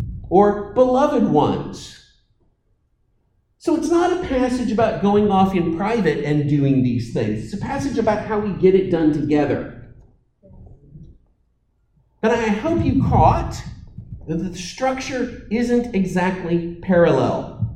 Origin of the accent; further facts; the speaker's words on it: Texas, United States; Of course, we're from Texas, and so what we would do is just say, y'all.